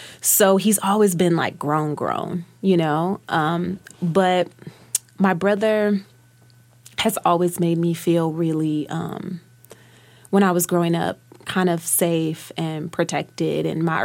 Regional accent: Detroit, Michigan, United States; I always say I'm from all of Detroit. You know, I talked a lot about growing up in Calumet

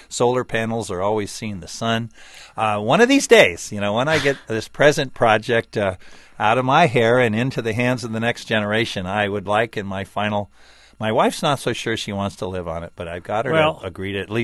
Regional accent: California, United States; And I've always thought, since I grew up in California, it would be wonderful to have one of these off of Catalina

